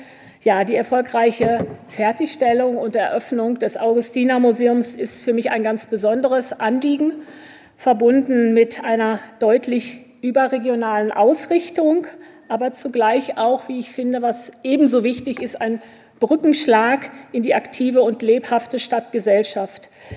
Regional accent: Münster, North Rhine-Westphalia, Germany; also born or lived in Berlin / Rome; Ich bin promovierte Kunsthistorikerin, gebürtig aus Münster in Nordrhein-Westfalen

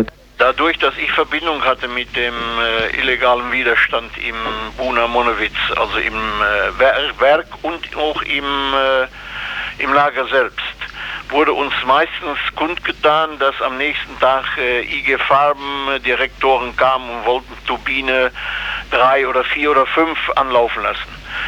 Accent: Schmallenberg, North Rhine-Westphalia, Germany; von Auschwitz aus in meinen Heimatort Schmallenberg einen Brief zu schreiben

